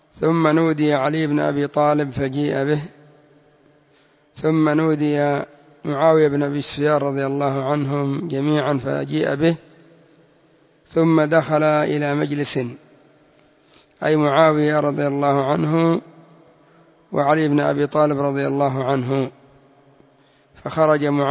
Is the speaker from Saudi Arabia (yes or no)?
no; Yemen; وهكذا هم هنا عندنا في اليمن